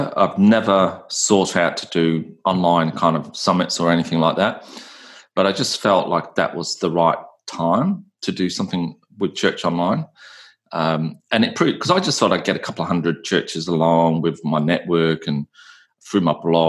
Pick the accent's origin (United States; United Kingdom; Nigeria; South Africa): United Kingdom; England; now in Australia; So I moved from England to Australia, long, long way.